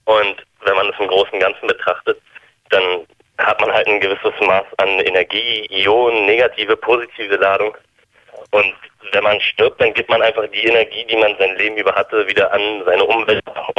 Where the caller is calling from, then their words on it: Berlin, Germany; Gut, ich bin nämlich aus Berlin und nicht Frankfurt